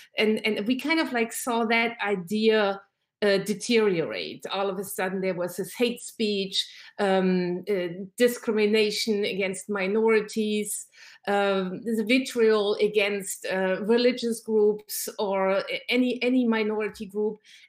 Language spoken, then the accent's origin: English; Germany; now in United States; I'm originally from Germany, and Germans love to talk politics. So I grew up in a family where we talked about politics all the time, at the dinner table, at the lunch table.